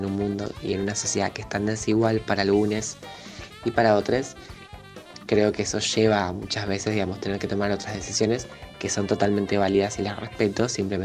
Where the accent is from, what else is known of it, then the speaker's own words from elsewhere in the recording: Rosario, Santa Fe, Argentina; tengo 16 años, soy de Rosario